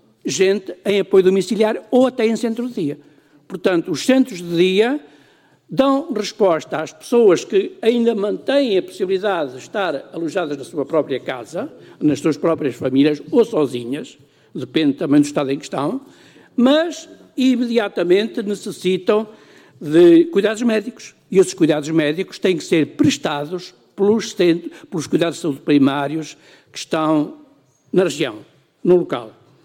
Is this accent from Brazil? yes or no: no; Cantanhede, Coimbra, Portugal; o Hospital de Cantanhede, que é a minha terra de origem